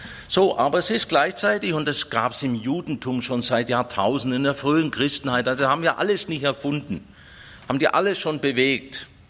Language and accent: German; Baden-Württemberg, Germany; Da freue ich mich als Schwabe, aber als Christ freue ich mich nicht